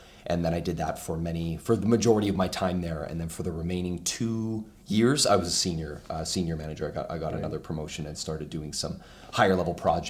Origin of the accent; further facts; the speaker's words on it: Kelowna, British Columbia, Canada; I've been born and raised in Kelowna pretty much my entire life. So I moved here when I was 2 years old. Myself and my sister, who's 2 years older than me, we were raised by a single mom. And I've gone to school here